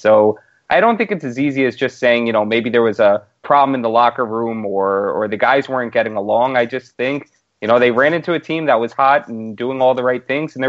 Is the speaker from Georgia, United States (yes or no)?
no; Queens, New York, United States; Big time, man. Born and raised in Queens.